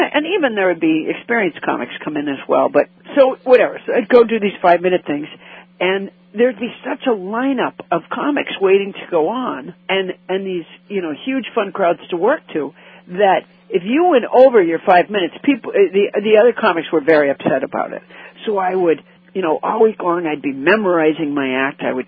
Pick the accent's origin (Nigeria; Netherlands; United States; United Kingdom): United States; Massachusetts; I was raised in Massachusetts, but she had a couple of friends that were from Maine